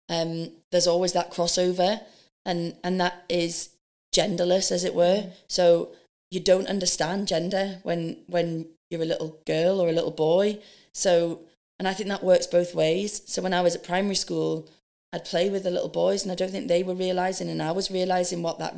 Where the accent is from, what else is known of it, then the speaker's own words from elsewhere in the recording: Newcastle upon Tyne, North East England, United Kingdom; So I come from Newcastle upon Tyne. It's a football city.